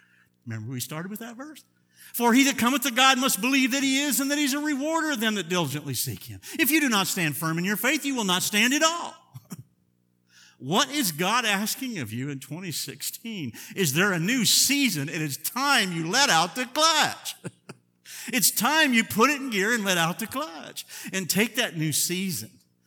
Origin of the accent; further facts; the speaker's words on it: United States; I'm not a city guy. I'm from Cornfield, USA.